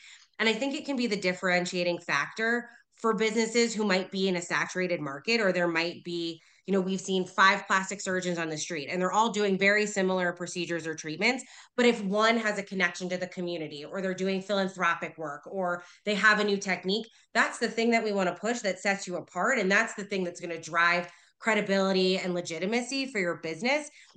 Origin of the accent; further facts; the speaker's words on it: East Coast, United States; I'm from the East Coast originally.